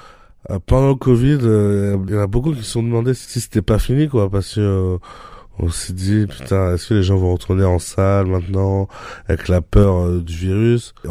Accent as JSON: {"language": "French", "town": "Limoges", "region": "Nouvelle-Aquitaine", "country": "France", "lives_now": "Paris, France"}